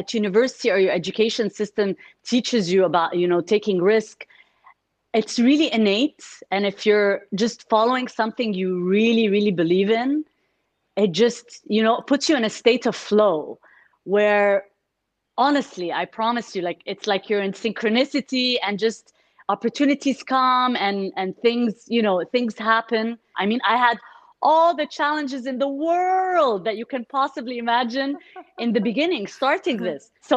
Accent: Kuwait; also born or lived in Egypt; as a kid, I grew up in the Gulf. I actually grew up in Kuwait. And on every holiday, we'd come back to Egypt. And so I was always between, you know, the Gulf and Egypt.

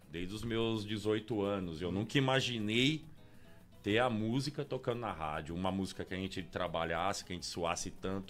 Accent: São Carlos, São Paulo, Brazil; nós tava vindo agora de São Carlos pra cá, porque eu e ele somos de São Carlos.

